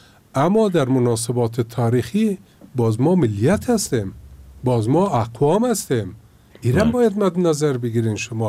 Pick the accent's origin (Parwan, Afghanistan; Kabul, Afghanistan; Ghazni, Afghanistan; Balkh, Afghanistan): Kabul, Afghanistan; born there; زادگاهم کابل است، ما پشتون نوشته شوم، هزاره، تاجک، افغان، ما افتخار میکنم و ما افغان هستم و ما از افغانستان هستم.